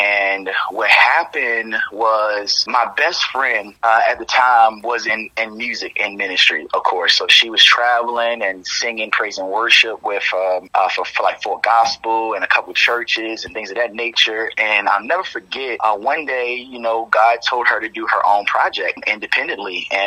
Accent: Baltimore, Maryland, United States; now in Atlanta, United States; I'm from Baltimore, Maryland. I was born and raised in the inner city on the east side, that is Federal and Patterson, and I loved my city. Ended up navigating and migrating to Atlanta, Georgia with my parents.

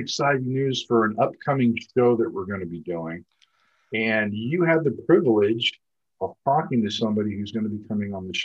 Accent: Melbourne, Florida, United States; there's a place like that down where I grew up in Florida called Tippy's Taco House.

